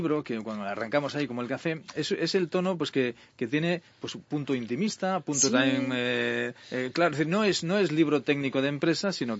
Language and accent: Spanish; Galicia, Spain; en mi tierra, en Galicia